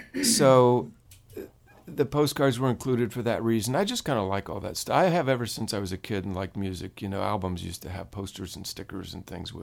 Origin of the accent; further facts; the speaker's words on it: Indiana, United States; born there; Of course, I wasn't. I was born in Indiana.